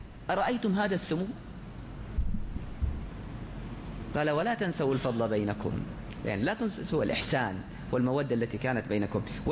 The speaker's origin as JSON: {"language": "Arabic", "town": "Jeddah", "region": "Makkah Province", "country": "Saudi Arabia", "said": "وهذه كلها صارت في الفترة الأخيرة عندنا في جدة"}